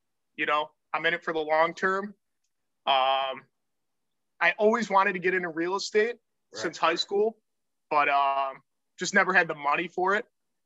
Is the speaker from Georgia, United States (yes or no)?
no; Clinton Township, Michigan, United States; I grew up in Clinton Township, Michigan.